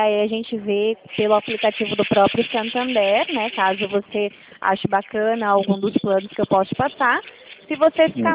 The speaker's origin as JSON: {"language": "Portuguese", "town": "Dracena", "region": "São Paulo", "country": "Brazil", "said": "Eu sou aqui da Central do Estado de São Paulo. Minha cidade fica aqui em Dracena"}